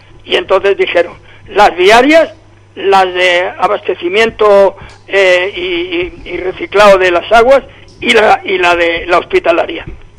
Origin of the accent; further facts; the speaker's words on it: Vera, Andalusia, Spain; moved away; Claro, también mi pueblo, cuando yo me fui, atiendan bien, 2.856 habitantes. Hoy tiene 12.000.